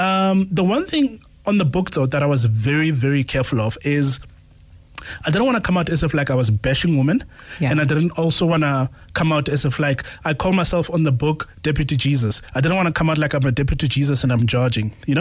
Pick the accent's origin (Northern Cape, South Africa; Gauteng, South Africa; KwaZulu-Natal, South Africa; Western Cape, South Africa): Gauteng, South Africa; Pretoria; I'm from Pretoria